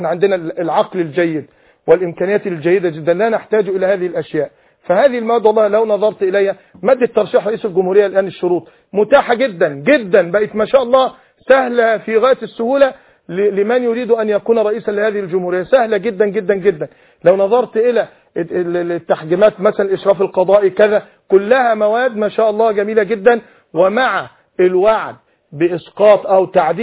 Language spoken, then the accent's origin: Arabic; Egypt; وانا كمصري